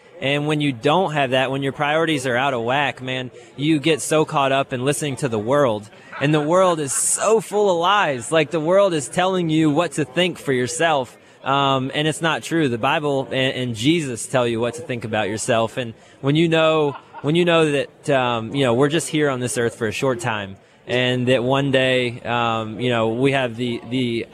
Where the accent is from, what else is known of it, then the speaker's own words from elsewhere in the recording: Tampa, Florida, United States; And I grew up in Tampa, Florida.